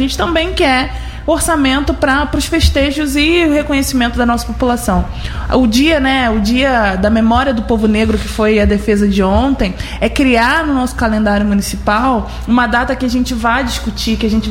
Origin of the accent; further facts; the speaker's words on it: Bom Jesus do Itabapuana, Rio de Janeiro, Brazil; born there; fui a Bom Jesus Itabapuana receber uma homenagem, onde eu nasci.